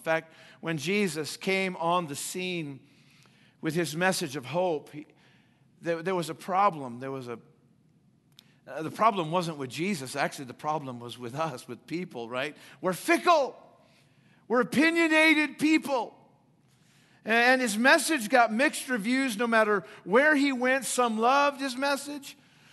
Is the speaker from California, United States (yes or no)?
yes; Los Angeles, California, United States; also born or lived in Seattle; I grew up in Los Angeles, moved to Seattle, and both those places experienced this restaurant called Benihana's.